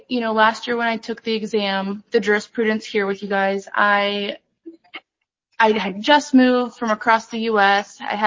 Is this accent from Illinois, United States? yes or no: yes; Illinois, United States; moved away as an adult; So I'm initially from Illinois, and I moved here last year. Yes, I was licensed for about 7 years from Illinois.